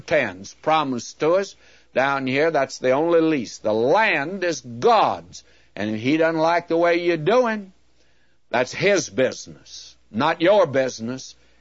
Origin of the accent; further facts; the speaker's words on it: United States; I love this country. I was born here, and I'm American